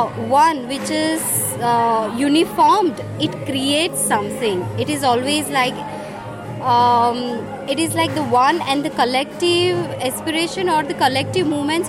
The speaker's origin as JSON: {"language": "English", "region": "Gujarat", "country": "India", "said": "because I am from Gujarat, I know very well about Gujarat."}